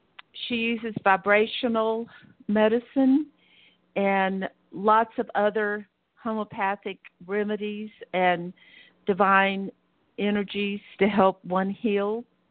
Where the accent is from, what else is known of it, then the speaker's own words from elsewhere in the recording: Georgia, United States; We sound alike because we're both from the Georgia area.